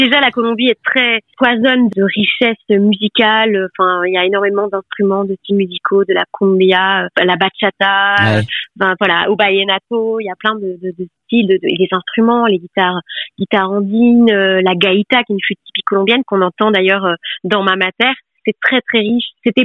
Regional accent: France; si je pouvais être intégrée en tant que Française dans un monde purement latin.

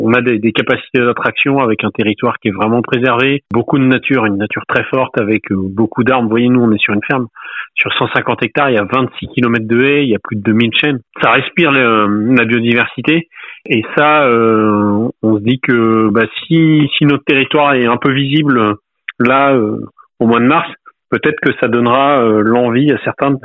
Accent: Normandy, France; Alors, nous, on est de Charente, ma femme est parisienne, moi je suis normand, on est venu là sur le tard, on s'installe à plus de 30 ans, en hors cadre familial

